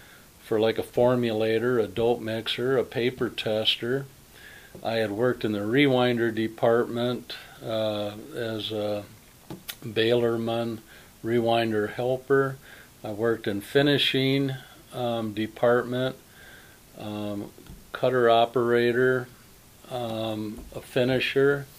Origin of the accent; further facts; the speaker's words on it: Kalamazoo, Michigan, United States; born there; I was born in Kalamazoo, Michigan in 1947 at Borges Hospital.